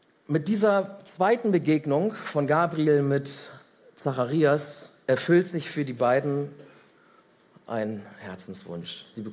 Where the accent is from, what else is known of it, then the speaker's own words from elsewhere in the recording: Varel, Lower Saxony, Germany; ich komme aus Farel, kennt auch die ganze Welt, ne?